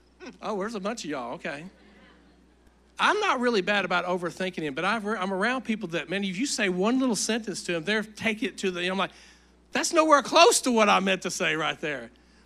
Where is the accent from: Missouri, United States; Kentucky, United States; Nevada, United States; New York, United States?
Kentucky, United States; I remember growing up where we grew up in Eastern Kentucky.